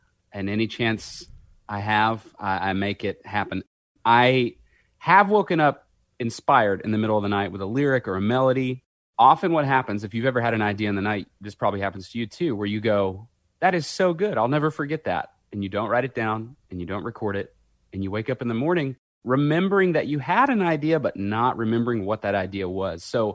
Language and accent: English; Strong, Arkansas, United States; born there; And I said, no, I was born in Strong, Arkansas. These two towns are the suburbs of El Dorado, Arkansas, which is 10,000 people.